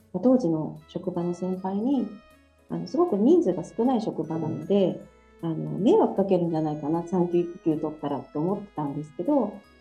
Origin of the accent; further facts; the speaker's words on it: Okayama, Japan; 岡山生まれ、岡山育ちです。